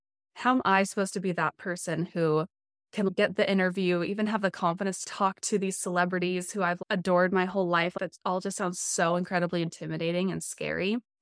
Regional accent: Colorado, United States; also born or lived in Los Angeles; Colorado, lived in Los Angeles for 9+ years, and now travel around nomadically with my fiance. And yeah, growing up in Colorado, I was very shy girl, oldest daughter in the family.

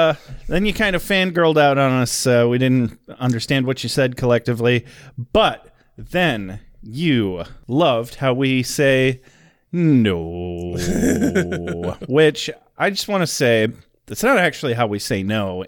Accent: Michigan, United States; We are from Michigan.

